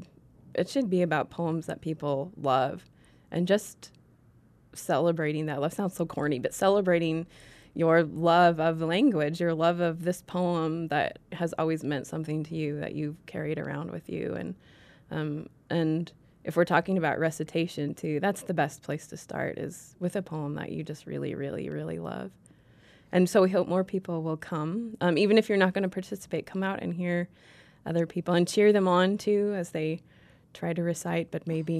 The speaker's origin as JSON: {"language": "English", "region": "Indiana", "country": "United States", "tie": "born or raised there", "said": "I grew up in Indiana too"}